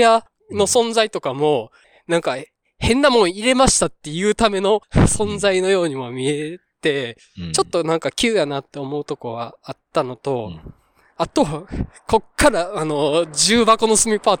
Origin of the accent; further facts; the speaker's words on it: Hyogo, Japan; 淡路島出身なんですけど、はい、まあ、淡路島は瀬戸内海最大の島なわけなんですけどね、